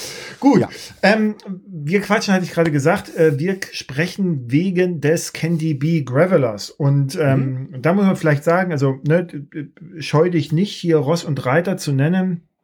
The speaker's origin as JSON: {"language": "German", "town": "Wurzen", "region": "Saxony", "country": "Germany", "tie": "born or raised there", "said": "Nee, Wurzen passt schon."}